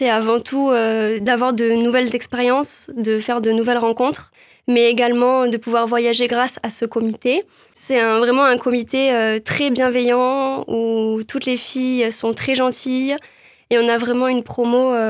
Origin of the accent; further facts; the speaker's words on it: Occitanie, France; j'ai 22 ans. Je viens de la région de Toulouse.